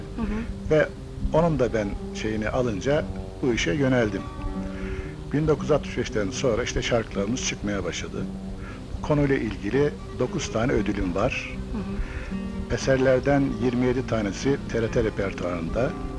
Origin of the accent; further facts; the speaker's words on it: Malatya, Turkey; born there; now in Ankara, Turkey; 1941 Malatya doğumluyum. Yüksek Gazetecilik Okulu mezunuyum. 15 senedir Ankara'dayım.